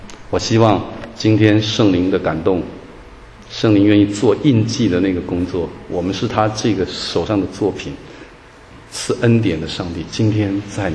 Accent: China; 特别我们中国人特别累啊，很累的，这个民族很累啊。

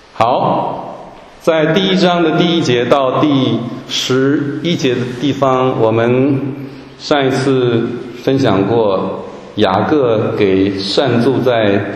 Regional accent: Taiwan; 我从台湾来，那粽子啊，我相信大陆也一样啊。

